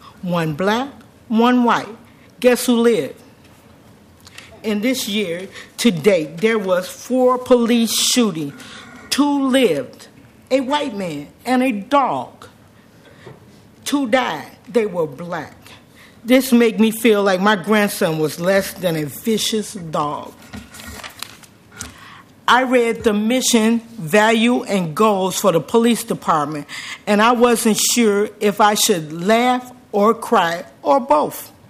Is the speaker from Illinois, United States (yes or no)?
yes; Chicago, Illinois, United States; moved away as an adult; now in Portland, United States; I am from Chicago. I left Chicago because I felt it was becoming open season on children. I came to Portland in 1998 with two young sons.